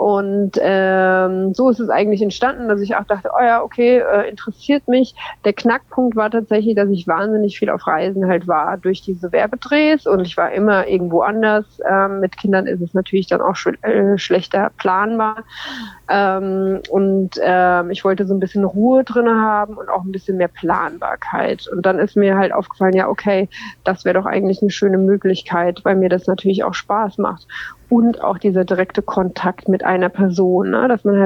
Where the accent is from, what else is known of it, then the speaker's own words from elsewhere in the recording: Mainz, Rhineland-Palatinate, Germany; ganz ursprünglich komme ich aus Mainz